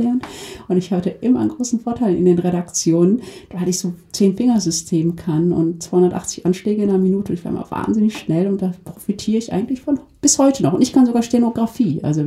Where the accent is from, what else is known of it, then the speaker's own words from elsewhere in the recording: Germany; Ja, klar ist Deutschland meine Heimat.